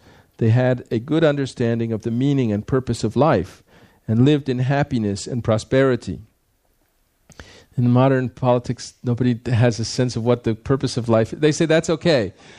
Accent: India; moved away as an adult; now in United States; I came to this country from India 6 years ago to introduce Krishna consciousness, the scientific process of spiritual life, to the English-speaking people of the Western world.

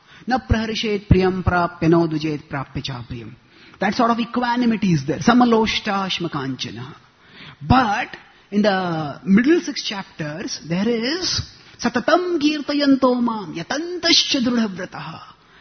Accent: India; now as an Indian, I don't even know what is baseball.

